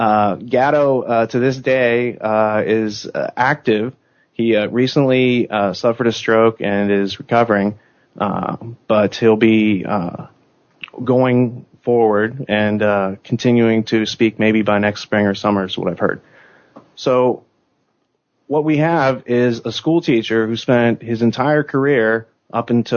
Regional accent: Pennsylvania, United States; He's from Western Pennsylvania. I'm from Western Pennsylvania.

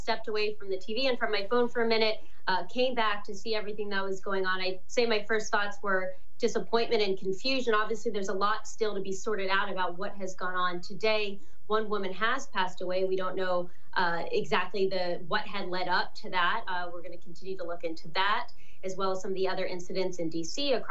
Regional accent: Ohio, United States; They're out of touch with people here in my home state of Ohio.

